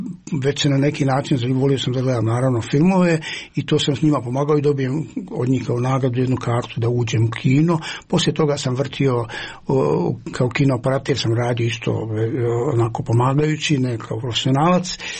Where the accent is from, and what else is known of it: Sarajevo, Federation of Bosnia and Herzegovina, Bosnia & Herzegovina; born or raised there